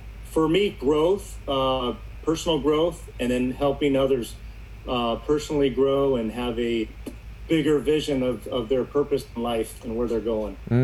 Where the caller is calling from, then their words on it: San Diego, California, United States; San Diego. Yes, sir. Yes, sir. San Diego.